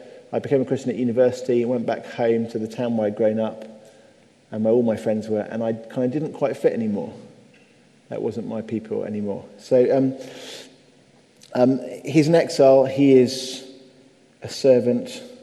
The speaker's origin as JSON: {"language": "English", "country": "Pakistan", "said": "I am a Pakistani, right? Oh, you're so Islamophobic. No, I was a Muslim."}